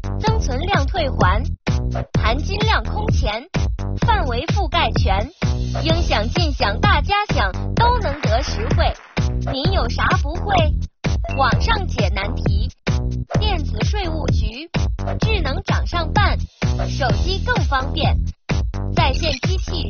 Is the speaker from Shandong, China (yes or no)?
no; Changchun, Jilin, China; 我是吉林的，吉林长春的